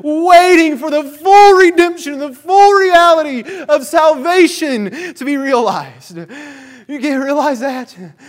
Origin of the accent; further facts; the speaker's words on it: Indiana, United States; I am from Indiana. As a result of that, I am a born and bred, red-blooded Hoosier.